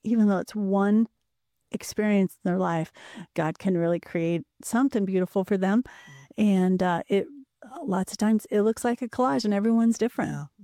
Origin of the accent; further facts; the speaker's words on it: Fremont, Nebraska, United States; I grew up in Fremont, actually, and then moved out to the Kearney area.